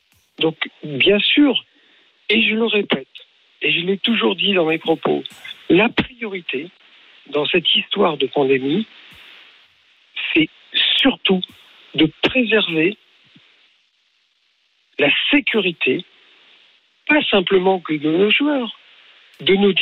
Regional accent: France; Je vais vous dire, nous sommes français.

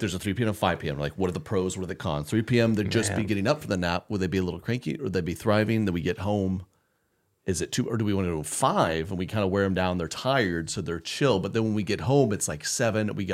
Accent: the South, United States; Because I'm more from the South.

